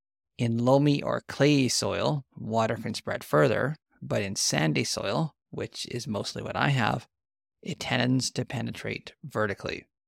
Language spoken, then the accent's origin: English; Western Canadian prairies, Canada; I'm your host … I'm an agronomist from Western Canadian prairies specializing in climate-smart agriculture.